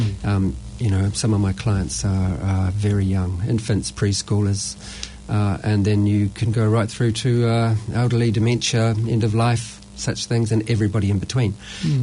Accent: Dunedin, Otago, New Zealand; Dunedin, which is my hometown.

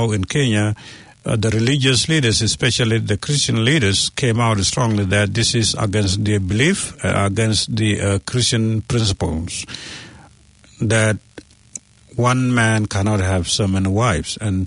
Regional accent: Sudan; I'm from Sudan originally

